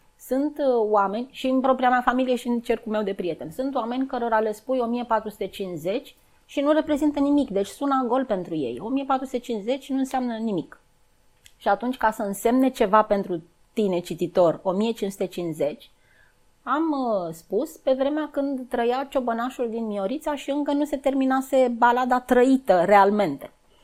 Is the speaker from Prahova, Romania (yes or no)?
yes; Țintea, Prahova, Romania; mama și acum locuiește în Țintea, eu am crescut în Țintea